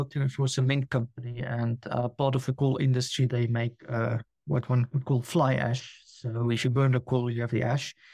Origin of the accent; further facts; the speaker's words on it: South Africa; now in France; I'm originally from South Africa. I actually stay in France at the moment.